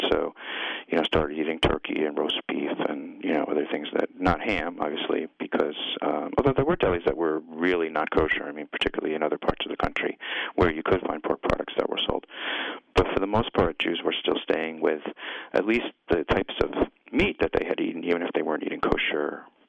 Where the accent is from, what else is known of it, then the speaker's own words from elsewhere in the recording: New York, United States; moved, like, to where I grew up on Long Island